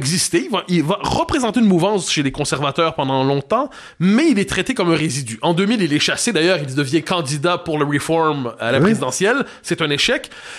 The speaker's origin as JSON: {"language": "French", "region": "Quebec", "country": "Canada", "said": "Ensuite, je suis voisin de l'Empire comme Québécois, ce qui fait que je m'en méfie quand même un peu."}